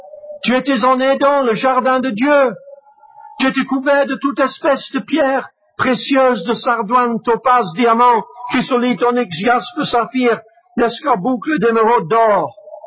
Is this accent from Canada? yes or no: no; Flanders, Belgium; Mais chez nous, en Flandre, c'est toujours bleu.